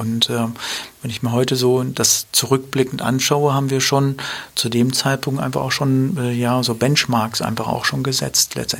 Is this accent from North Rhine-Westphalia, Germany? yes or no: yes; Dortmund, North Rhine-Westphalia, Germany; wir sind ja in Dortmund groß geworden.